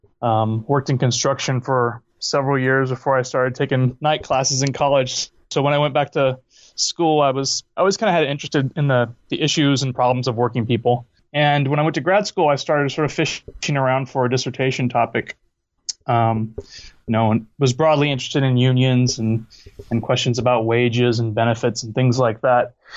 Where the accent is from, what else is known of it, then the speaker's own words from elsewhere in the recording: California, United States; But I grew up in California.